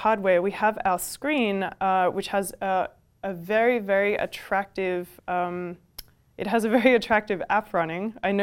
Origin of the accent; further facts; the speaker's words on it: New York, United States; they're also New York based. So I'm from New York.